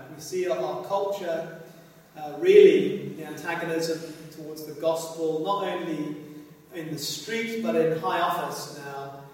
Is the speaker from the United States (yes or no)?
no; South Africa; me growing up in South Africa